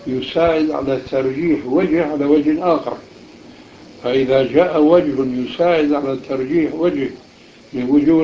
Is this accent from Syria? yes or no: yes; Aleppo, Aleppo Governorate, Syria; وأنا من حلب